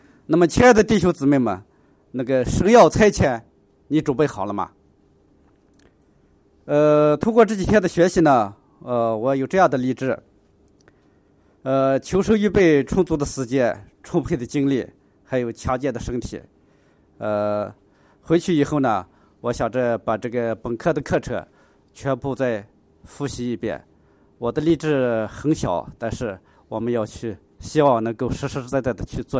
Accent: Gansu, China; 我是来自甘肃的

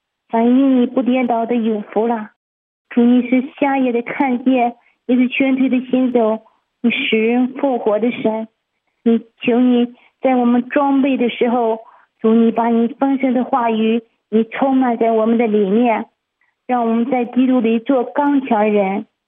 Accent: Hebei, China; 我是河北的

